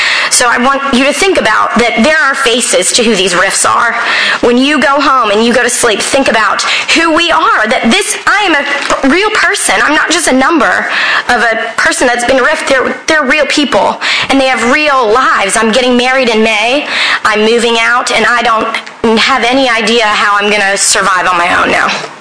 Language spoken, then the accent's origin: English; Virginia, United States; I was so excited when I got hired because I was raised in Fluvanna County. I went to Central and I always wanted to come back and teach here.